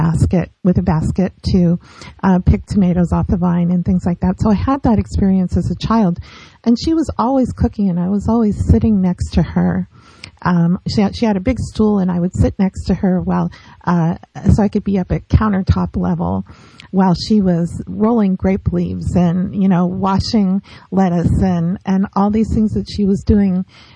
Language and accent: English; California, United States; I grew up in California and I was always really interested in food.